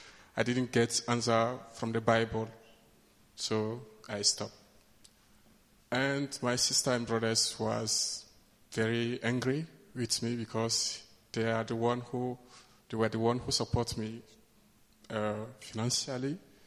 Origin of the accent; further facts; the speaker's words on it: Togo; English is a second language; Where are you from? I say, I'm from Togo. And say, ah, so you speak French? I say, yes.